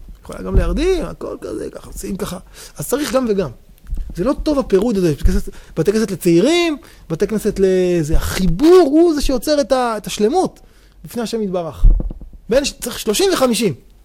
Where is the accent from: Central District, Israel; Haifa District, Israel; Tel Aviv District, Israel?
Central District, Israel; Petah Tikva; אמרנו, לא, אנחנו פתח תקווה, טוב.